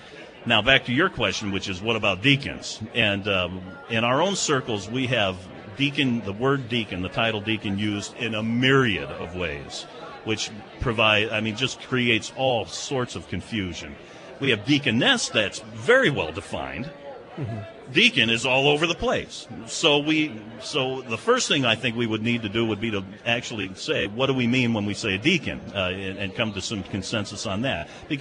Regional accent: Chicago, Illinois, United States; I'm a Chicagoan. I grew up, for the most part, in northern Illinois. I know that part of the world very, very well. Okay, I moved to Fort Wayne, 4 hours away to do my theological education.

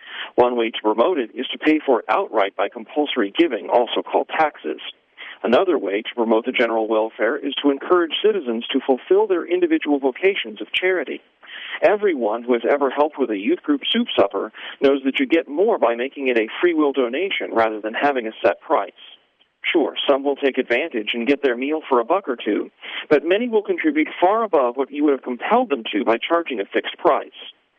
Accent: Illinois, United States; And in my home state of Illinois

